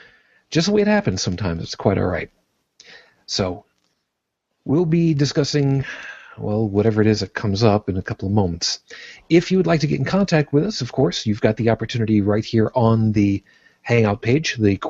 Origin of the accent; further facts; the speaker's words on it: New York, United States; also born or lived in Brooklyn; I was born in Brooklyn, New York, to a Roman Catholic family. I was raised on Long Island, and I currently identify as an unabashed atheist.